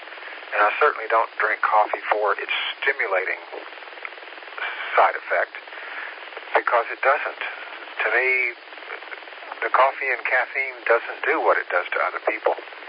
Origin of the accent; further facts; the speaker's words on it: Kingsport, Tennessee, United States; It was our local station, WKIN. There in my hometown in Kingsport.